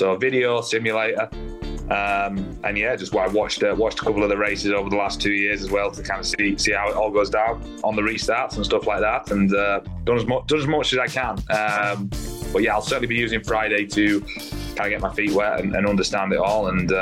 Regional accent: England, United Kingdom; now in United States; Growing up in England

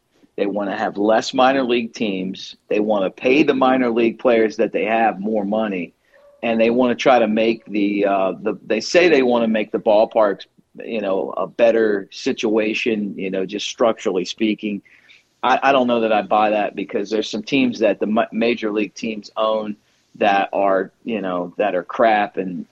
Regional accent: Baltimore, Maryland, United States; You know, I grew up in Baltimore, and Chuck Thompson was the voice of the Orioles.

